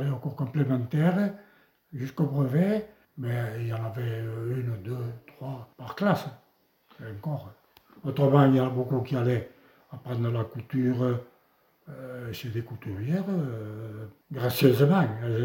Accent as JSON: {"language": "French", "town": "Beaumarchais", "region": "Occitanie", "country": "France", "tie": "born there", "said": "Moi, je suis né à Beaumarchais, le 27 septembre 1934, dans le Gers. Et après, bon, mon père, ma mère étaient natifs de Bassous."}